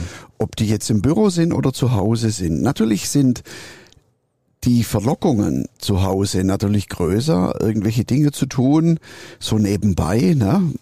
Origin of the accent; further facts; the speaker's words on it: Swabia, Germany; Also, weißt du, ich komme ja aus Schwaben.